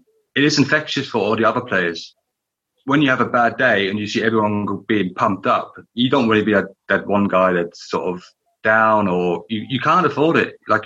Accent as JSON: {"language": "English", "town": "East Berlin", "region": "Berlin", "country": "Germany", "tie": "born or raised there", "second_language": "English", "said": "growing up in East Berlin, like you mentioned, it was very sort of, you know, your boss is your boss."}